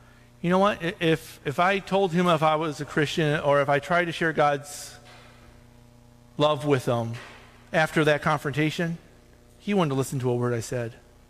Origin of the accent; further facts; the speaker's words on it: United States; I'm an American. I have a right.